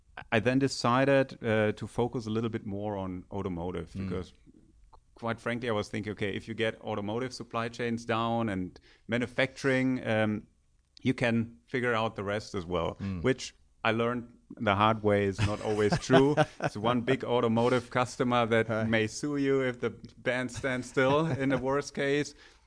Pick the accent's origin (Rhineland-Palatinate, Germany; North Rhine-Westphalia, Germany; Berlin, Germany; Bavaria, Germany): North Rhine-Westphalia, Germany; English is a second language; now in United States; So I was born and raised in Germany, close to Düsseldorf.